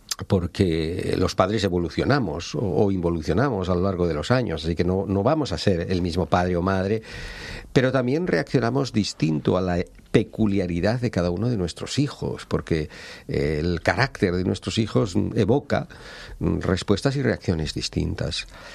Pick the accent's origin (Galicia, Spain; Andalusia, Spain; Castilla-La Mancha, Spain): Galicia, Spain; Lugo; born there; Yo mismo, que soy nacido en Lugo, ¿no?